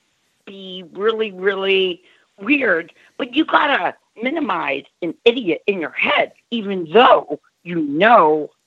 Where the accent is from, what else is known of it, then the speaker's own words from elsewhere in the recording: Cold Spring Harbor, New York, United States; I grew up in Long Island, Colston Harbor